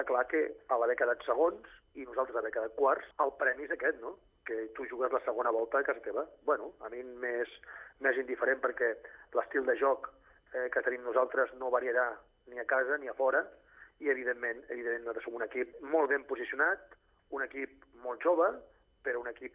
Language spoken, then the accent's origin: Catalan; Catalonia, Spain; jo soc català